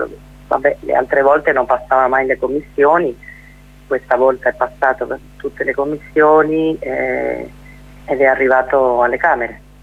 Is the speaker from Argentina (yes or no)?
yes; Argentina; io sono argentina, ma è da solo 3 anni che vivo qua, perché sono tornata dopo 32 anni a Roma